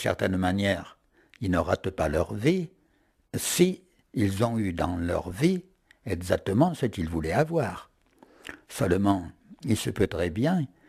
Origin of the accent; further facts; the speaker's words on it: France; J'ai été très fier en tant que Français.